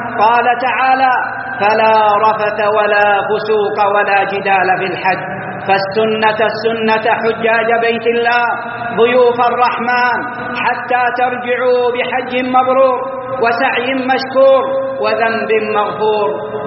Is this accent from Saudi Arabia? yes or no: yes; Saudi Arabia; بلادنا المملكة العربية السعودية